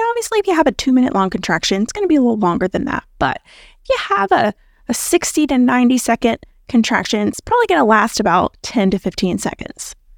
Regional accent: North Carolina, United States; Like I live in the Raleigh area. I'm from the Triangle in North Carolina.

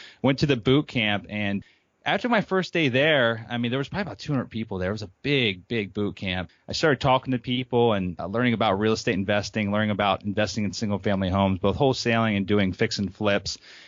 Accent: Harrisburg, Pennsylvania, United States; I call it a small town, but it's actually the capital of Pennsylvania. I'm from Harrisburg, Pennsylvania

